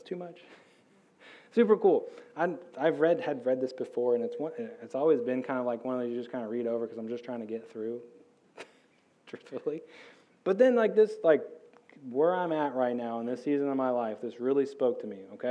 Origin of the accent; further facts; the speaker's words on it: United States; accent: American; I think that's how you say it, how I say it, nakeh, with my American accent.